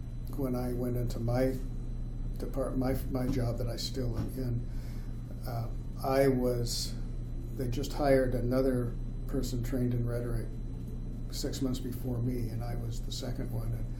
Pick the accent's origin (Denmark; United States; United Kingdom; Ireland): United States; Utah; We both have the same roots, and we're both from Utah